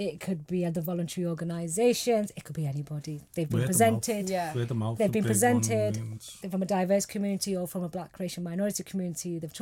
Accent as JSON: {"language": "English", "country": "Pakistan", "said": "You know, I can say I'm Pakistani, I'm a Muslim background"}